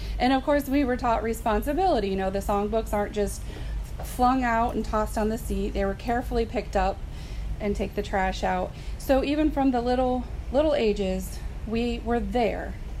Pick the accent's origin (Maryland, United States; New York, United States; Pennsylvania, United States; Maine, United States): Maryland, United States; born there; When I was born in Maryland, Dad was actually the printer of a little newspaper article they had